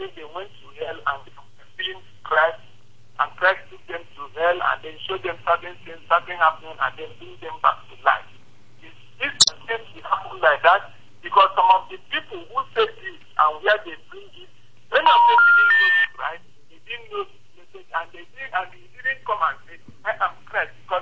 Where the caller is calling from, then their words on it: Nasarawa, Nigeria; I'm telling from Nasarawa.